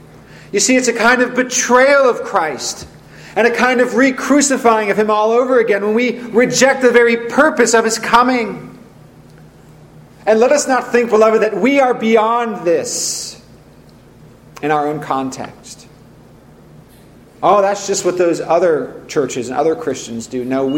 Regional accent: California, United States; Now, I grew up in Silicon Valley. I didn't hear too many roosters crowing growing up.

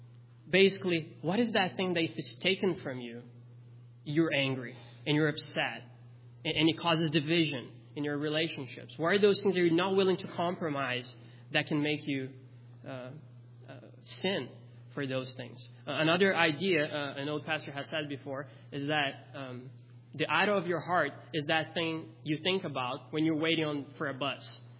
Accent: Brazil; I grew up in Brazil.

